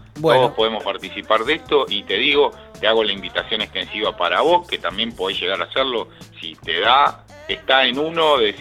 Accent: Uruguay; now in Argentina; Un orgullo para mí como uruguayo poder estar siendo partícipe de todo esto también

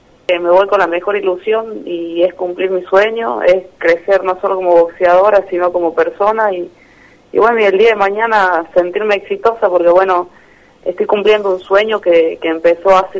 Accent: Jujuy, Argentina; Yo sigo siendo jujeña, si bien me voy en busca de algo, pero obviamente sigo representando a mi provincia

